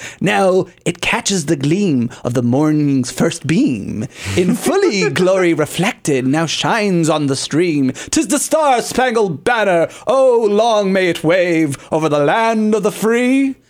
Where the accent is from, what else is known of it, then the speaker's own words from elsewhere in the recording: Puerto Rico; And I'm from Puerto Rico, which technically isn't really part of the United States